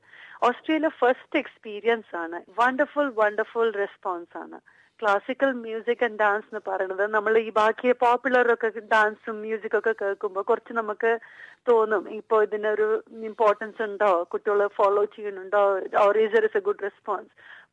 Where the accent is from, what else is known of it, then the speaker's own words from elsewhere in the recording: Kerala, India; ഞാനൊരു മലയാളിയായിട്ട് നമ്മളുടെ നാടൻ കലേനെ നമ്മൾ എൻകറേജ് ചെയ്തില്ലെങ്കിൽ പിന്നെ ആര് ചെയ്യും?